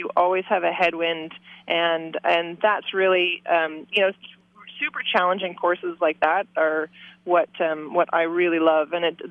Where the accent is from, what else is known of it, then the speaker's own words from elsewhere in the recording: Vancouver, British Columbia, Canada; So it was really a hometown race for me. I mean, Whistler's only a couple hours away from Vancouver